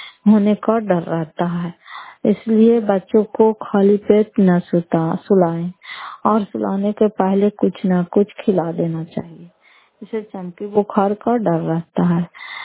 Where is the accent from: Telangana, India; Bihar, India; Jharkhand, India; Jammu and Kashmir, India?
Bihar, India; Fatehpur; घर फतेहपुर, पंचायत मकरौता, जिला नालंदा, करार प्रसार ब्लॉक के निवासी हूँ।